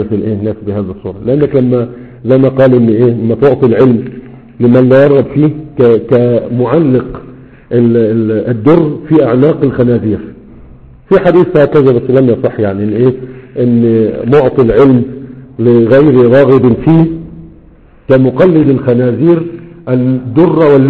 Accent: Egypt; وده ما زال الى حد ما موجود عندنا في مصر

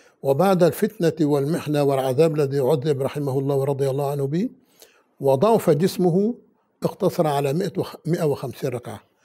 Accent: Aleppo, Aleppo Governorate, Syria; هذه قصة متداولة بين شيوخنا في بلدنا حلب

